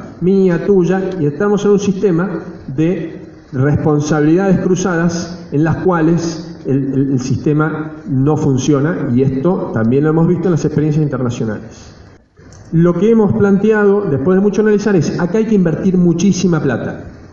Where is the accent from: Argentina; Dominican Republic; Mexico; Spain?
Argentina; Nosotros también, como argentinos, producimos y competimos con los australianos.